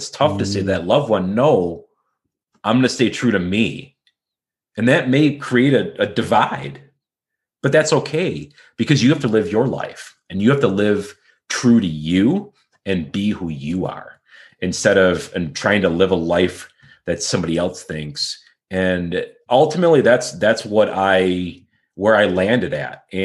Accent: Kenmore, New York, United States; Yeah, I grew up in Kenmore, which is an immediate suburb just outside the city of Buffalo.

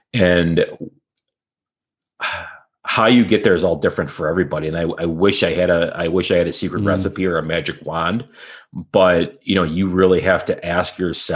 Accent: Kenmore, New York, United States; Yeah, I grew up in Kenmore, which is an immediate suburb just outside the city of Buffalo.

